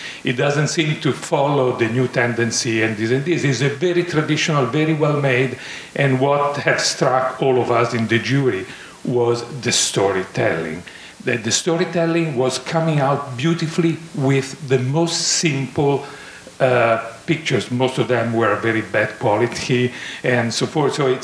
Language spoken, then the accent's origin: English; Italy; English is a second language; I'm from Italy.